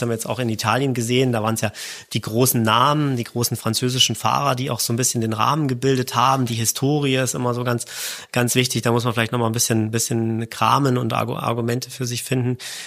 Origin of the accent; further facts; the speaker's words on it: Saxony, Germany; ich bin selber in Sachsen geboren und das ist so Heimat